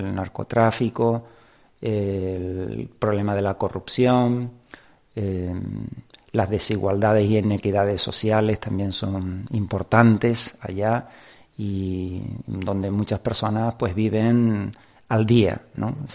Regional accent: Santa Cruz de la Palma, Canary Islands, Spain; now in Paraguay; yo soy de Santa Cruz de la Palma y allí me malcriaron y me buencriaron. Y estoy desde hace ya casi 18 años en Paraguay.

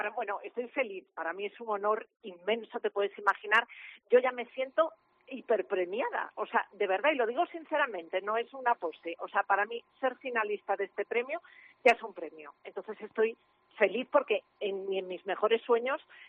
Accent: Galicia, Spain; also born or lived in Madrid / Ponferrada; me vine a vivir a Galicia, porque yo soy un poco también una, aunque soy gallega de pura cepa y de todas las generaciones, pero viví mucho, donde más viví fue en Madrid, en Ponferrada, o sea, he vivido en muchos sitios en España

